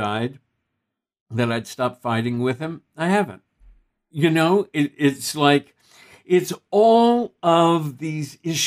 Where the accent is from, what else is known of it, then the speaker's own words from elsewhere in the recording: Texas, United States; I grew up in Texas.